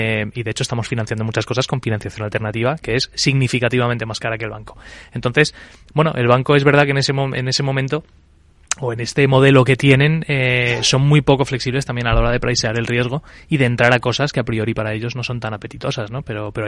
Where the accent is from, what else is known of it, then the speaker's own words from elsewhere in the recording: United States; yo me crié en Estados Unidos